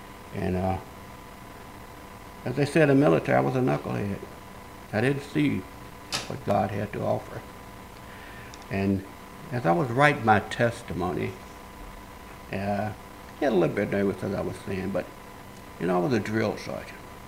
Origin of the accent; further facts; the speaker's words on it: Oklahoma City, Oklahoma, United States; Okay, I was born in Oklahoma City in 1943. Probably a little bit older than everybody else in here.